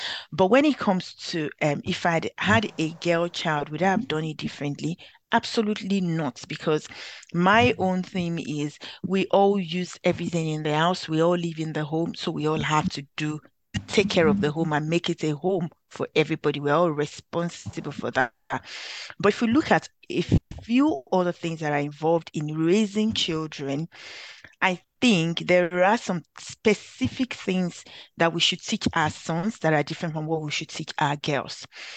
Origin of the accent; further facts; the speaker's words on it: Warri, Delta, Nigeria; we grew up in Warri.